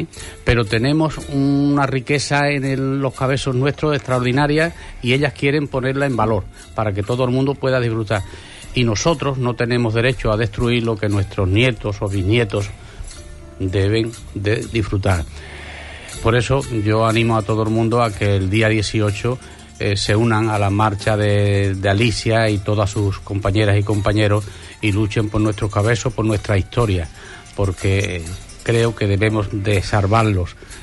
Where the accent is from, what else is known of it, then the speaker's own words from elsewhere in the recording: Santa Bárbara, Andalusia, Spain; cuando él ha ido a mi pueblo, en realidad lo que hemos hecho es mudarnos de casa, porque cuando él ha ido a Santa Bárbara se ha encontrado en su casa